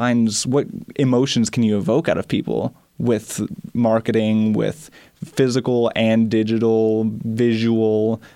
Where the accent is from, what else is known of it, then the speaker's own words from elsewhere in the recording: Harrison, Arkansas, United States; I'm from Harrison.